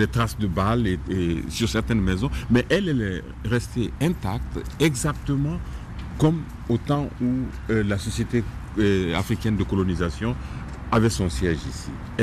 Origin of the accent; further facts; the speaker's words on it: Guinea; born there; moved away; Moi, je me définis comme un enfant de la décolonisation. Je suis né en Guinée et mon pays a accédé à l'indépendance en 1958.